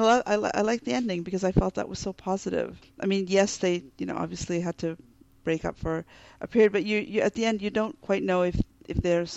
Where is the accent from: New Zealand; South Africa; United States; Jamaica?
South Africa; I mean, I'm from South Africa where gay couples are everywhere and it's very normal.